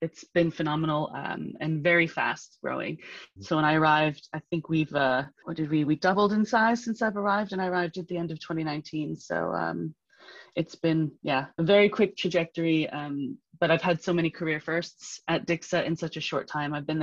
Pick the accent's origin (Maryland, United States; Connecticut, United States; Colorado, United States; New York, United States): New York, United States; also born or lived in England / Switzerland; I'm originally from New York. I lived in England for a long time and then Switzerland. Oh. I became a British citizen 10 years ago.